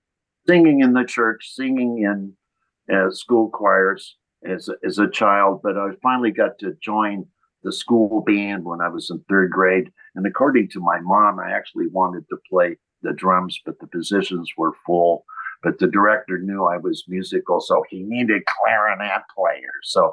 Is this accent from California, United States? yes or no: yes; Lafayette, California, United States; It was the Ocalani School District in Lafayette, California, which is the East Bay.